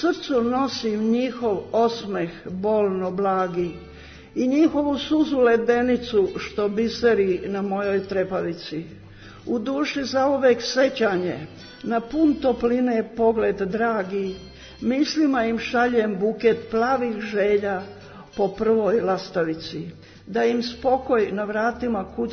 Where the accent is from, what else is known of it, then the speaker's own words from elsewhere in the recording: Lika-Senj County, Croatia; ove godine ću da napunim 80 godina. Inače sam rodom iz Like